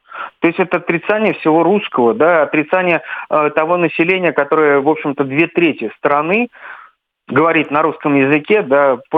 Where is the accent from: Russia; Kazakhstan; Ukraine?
Ukraine; Lviv, Lviv Oblast; Я вырос во Львове, это западная Украина. Это самое бандеровское место, которое только можно представить вот.